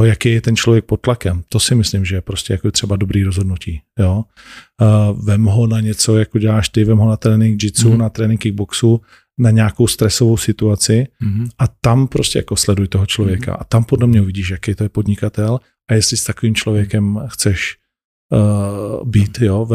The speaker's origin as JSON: {"language": "Czech", "town": "Ostrava", "region": "Moravian-Silesian Region", "country": "Czechia", "tie": "born or raised there", "said": "protože jsem vyrostl v Ostravě, jsem z ostrýho prostředí, celý život jsem se v ostrým prostředí jako pohyboval"}